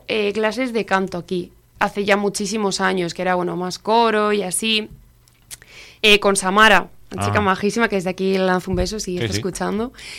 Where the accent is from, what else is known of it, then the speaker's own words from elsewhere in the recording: Laredo, Cantabria, Spain; now in Gama, Spain; soy de aquí, de este pueblo tan bonito, de Laredo. y vivo actualmente en Gama